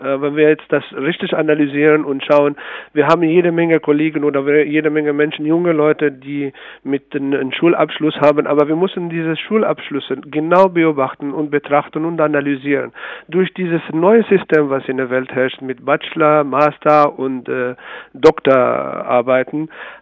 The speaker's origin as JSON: {"language": "German", "country": "Tunisia", "lives_now": "Germany", "said": "ich als Tunesier, ich meine, ich bin groß geworden auch in Deutschland oder in Tunesien, lebe in Deutschland"}